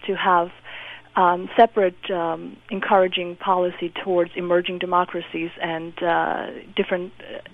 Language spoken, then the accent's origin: English; Georgia; English is a second language; because I am from Republic of Georgia